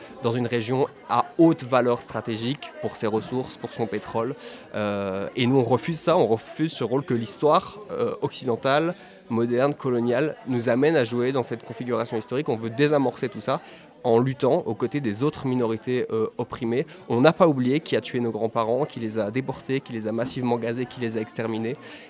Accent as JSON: {"language": "French", "town": "Marseille", "region": "Provence-Alpes-Côte d'Azur", "country": "France", "said": "Non, on est de Marseille"}